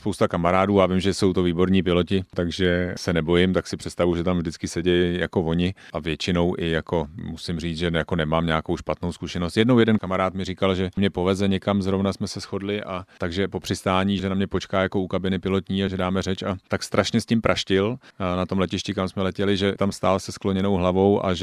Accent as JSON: {"language": "Czech", "town": "Sezimovo Ústí", "region": "South Bohemian Region", "country": "Czechia", "tie": "born or raised there", "said": "Já jsem vyrůstal v Sezimově Ústí, teďka byl jen v Táboře, takže jakoby tady to okolí Sezimově Ústí, Tábor, tak to je prostě opravdu moje srdcovka"}